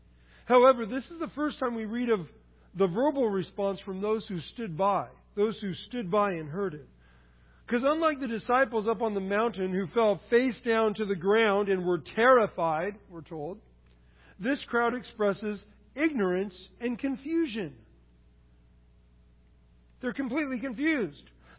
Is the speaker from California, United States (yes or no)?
yes; California, United States; I grew up in California, you know.